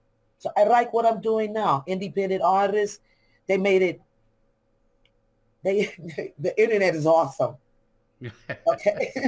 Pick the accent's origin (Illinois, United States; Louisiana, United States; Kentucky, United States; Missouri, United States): Illinois, United States; Chicago; growing up in Chicago, either you're going to stand your ground or get kicked down. I'm just saying, yes, because it's a rough city. I love home